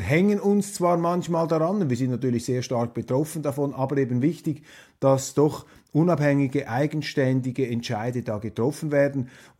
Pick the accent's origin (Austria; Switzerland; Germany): Switzerland